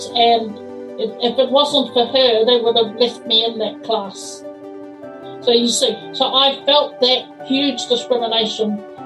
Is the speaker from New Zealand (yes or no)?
yes; East Coast, New Zealand; It started when I was 10. I came from the East Coast, and they're very small schools and very small Māori communities.